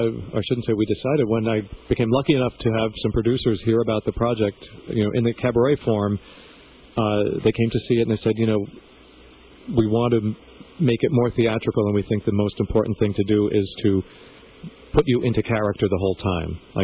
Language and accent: English; Massapequa Park, New York, United States; I grew up here on Long Island in Massapequa Park in what was basically... The dominant culture growing up was Italian-American.